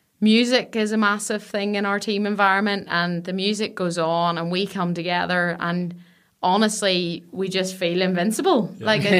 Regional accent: Belfast, Northern Ireland, United Kingdom; I'm born and bred in Belfast

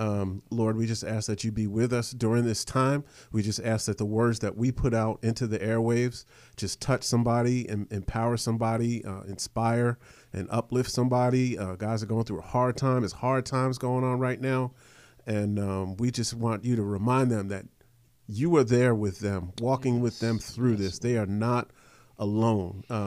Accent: New Jersey, United States; I grew up in New Jersey. My pops used to torture me by making me listen to talk radio as we're driving around.

